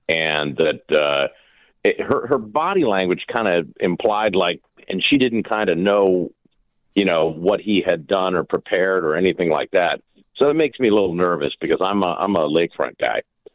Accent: Warren, Ohio, United States; I'm from Warren.

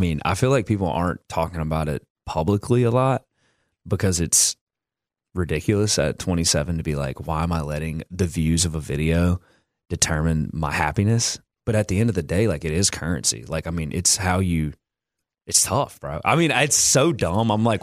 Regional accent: Louisiana, United States; Bo and I grew up together in Louisiana

